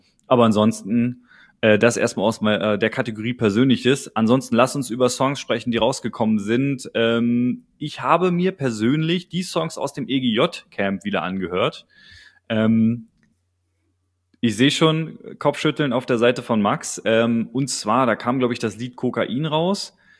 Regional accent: Berlin, Germany; Ist jetzt als Berliner nichts Neues, das passiert mal.

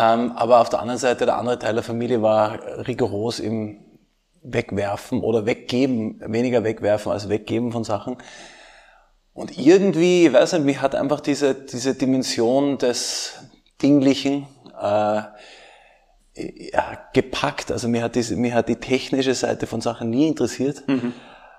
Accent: Tyrol, Austria; du kommst aus Kärnten, ich komme aus Tirol, wir kennen uns aus mit Vergangenheitsbewältigung oder nicht.

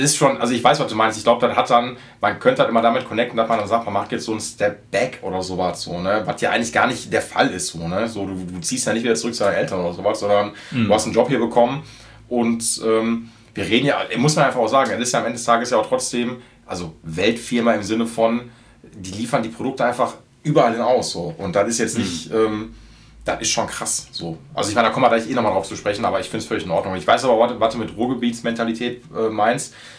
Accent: North Rhine-Westphalia, Germany; ich wohne direkt an Zoll, also bin ich direkt an Zollverein und ich bin auf Zollverein jetzt groß geworden.

